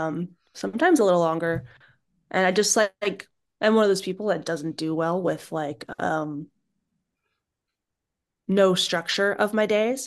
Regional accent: New Jersey, United States; I'm definitely mostly a … fan because I'm from New Jersey.

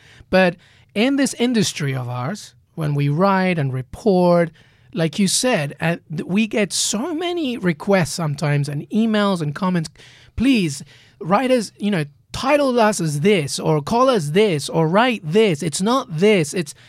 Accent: Peru; also born or lived in England; now in United States; I grew up in Peru. I grew up in England, and now I'm in the U.S.

